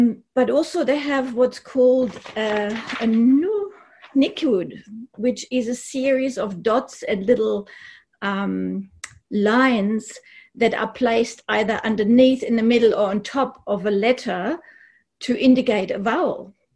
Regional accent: Mount Beauty, Victoria, Australia; I'm from Mount Beauty in Australia, a town in the mountains, and I'm a psychologist here.

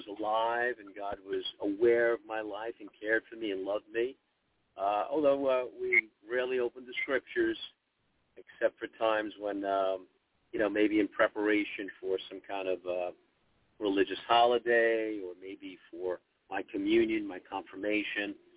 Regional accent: Brooklyn, New York, United States; also born or lived in Bronx; I was brought up in New York, born in the Bronx, moved to Brooklyn, raised as a teenager

